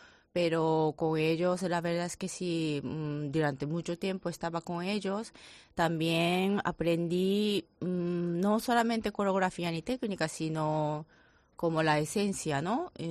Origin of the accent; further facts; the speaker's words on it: Japan; Spanish is a second language; Bueno, soy japonesa, entonces si la gente piensa que sí que soy japonesa, sí es correcto, ¿no?